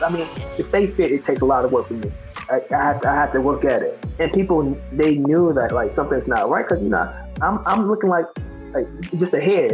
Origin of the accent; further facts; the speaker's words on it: North Carolina, United States; I did not smoke marijuana. I was being from North Carolina, I'm just like, no, I'm not doing it.